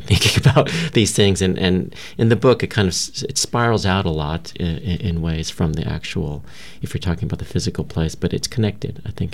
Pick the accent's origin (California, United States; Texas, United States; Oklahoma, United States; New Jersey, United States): California, United States; San Diego; I grew up in San Diego, so I know, you know, some about the border there and La Jolla and Tijuana.